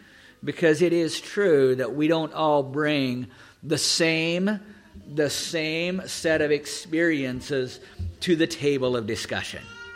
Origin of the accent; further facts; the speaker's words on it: Kansas, United States; But my wife grew up in Plain City, Ohio, and I grew up in Kansas.